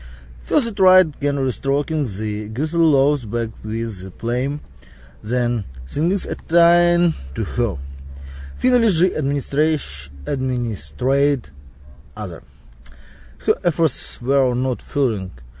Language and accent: English; Ukraine; born there; English is a second language; I was born in Ukraine. I'm 29 years old. I studied at the Kyiv Military Lyceum in Ukraine.